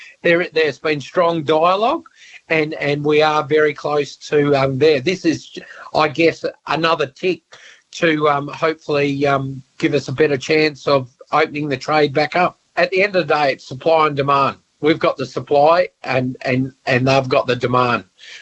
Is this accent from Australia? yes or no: yes; Australia; And as an Australian grower myself, I see opportunity here at the moment to bring another buyer back into the fold.